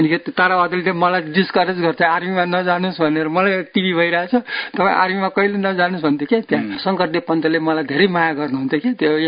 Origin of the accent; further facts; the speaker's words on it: Siraha, Madhesh Province, Nepal; मेरो घर सिरा हो।